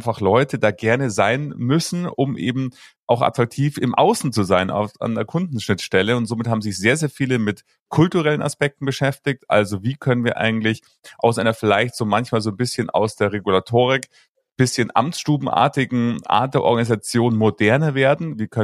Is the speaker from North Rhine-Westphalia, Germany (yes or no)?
no; Munich, Bavaria, Germany; Ich komme ja aus Bayern und in München, da bin ich geboren